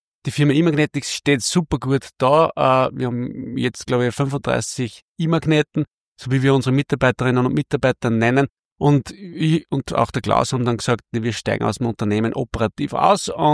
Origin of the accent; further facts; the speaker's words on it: Bad Leonfelden, Upper Austria, Austria; ich bin in Oberösterreich geboren, genau gesagt in Bad Leonfelden im schönen Mühlviertel und bin da geboren, habe mich dort verliebt in dieselbe Traumfrau, die ich noch immer zur Frau haben darf, habe dort ein kleines Häuschen mit drei Kindern gefüllt und ja, waschechter Oberösterreicher.